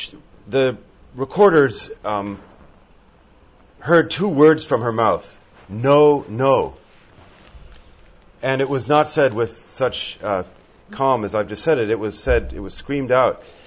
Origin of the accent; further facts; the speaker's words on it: France; When I was a young man, I grew up in France, as you know.